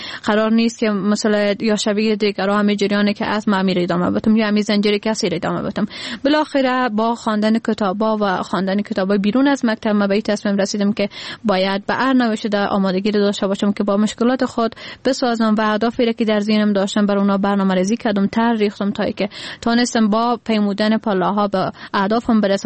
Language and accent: Persian; Badakhshan, Afghanistan; now in Kabul, Afghanistan